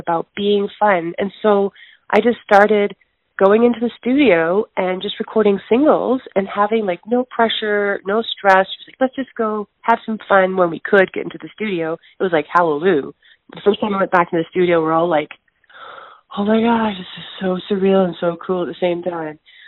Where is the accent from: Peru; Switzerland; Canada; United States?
Canada; Alberta; I'm from Alberta, born and raised the province.